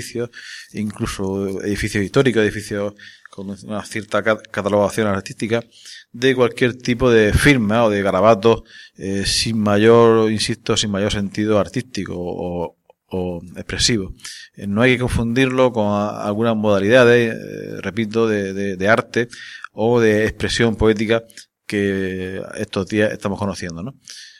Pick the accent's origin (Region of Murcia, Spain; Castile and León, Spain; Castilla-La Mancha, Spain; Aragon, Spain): Region of Murcia, Spain; nada tiene que ver con nuestra actitud como murcianos